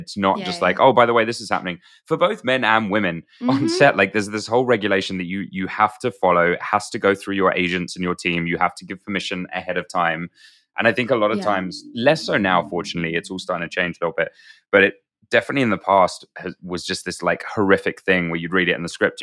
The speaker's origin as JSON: {"language": "English", "country": "United Kingdom", "said": "That's okay. What I signed up for by being British."}